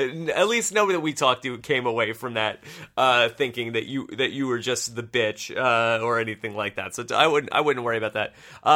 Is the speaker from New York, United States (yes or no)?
yes; New York, United States; now in Los Angeles, United States; I know. We're from New York.